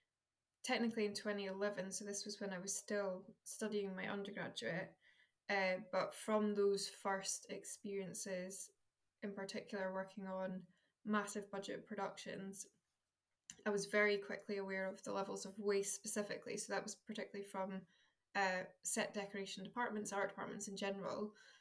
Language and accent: English; Dundee, Scotland, United Kingdom; I'm from Dundee, I'm very proud to be from Dundee. But I was also, because I went to a normal state school in Dundee